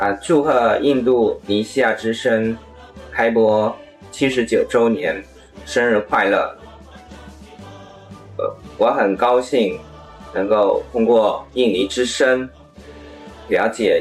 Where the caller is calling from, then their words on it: Cambodia; 大家好，我是柬埔寨的